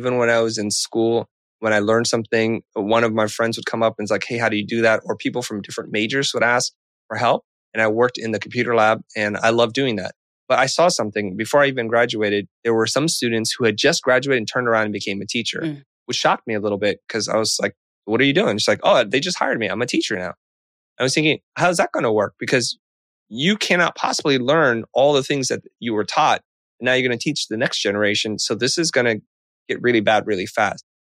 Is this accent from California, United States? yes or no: yes; San Jose, California, United States; also born or lived in Kansas City, Missouri; No, I grew up in San Jose. And before that, I lived for a couple of years in Kansas City, Missouri.